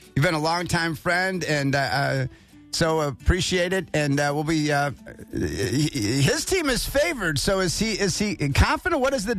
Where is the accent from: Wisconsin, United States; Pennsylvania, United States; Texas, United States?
Wisconsin, United States; hey, I'm from Wisconsin, right?